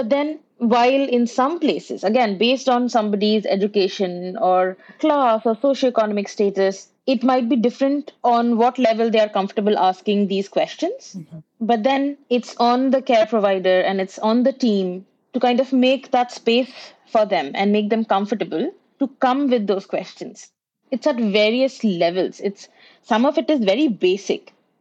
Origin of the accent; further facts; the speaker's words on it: India; now in Vancouver, Canada; Well, I am an Indian midwife, and I am currently based in Vancouver